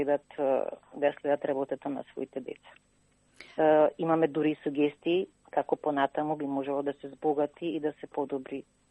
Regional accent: Skopje, Skopje Statistical Region, North Macedonia; moved away as an adult; now in Australia; Во Австралија сум веќе 3,5 години. До пред 3,5 години живе во Македонија, родена сум во Скопје.

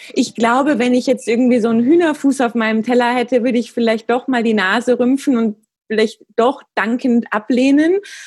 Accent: Cologne, North Rhine-Westphalia, Germany; ich bin 34 Jahre alt. Ich komme ursprünglich aus Köln.

